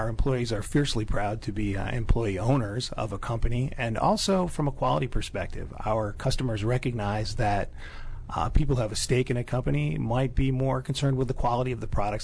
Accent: Great Barrington, Massachusetts, United States; I grew up in Massachusetts, went to the University of Massachusetts

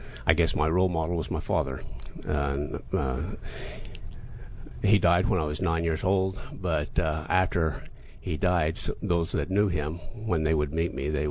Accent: Utah, United States; Well, it was a very, very different way of growing up in Utah, in a farming community, than in this area, for example.

